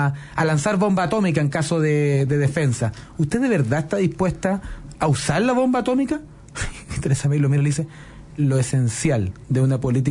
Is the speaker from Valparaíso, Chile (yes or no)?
no; San Bernardo, Santiago Metropolitan, Chile; Mira, yo soy de San Bernardo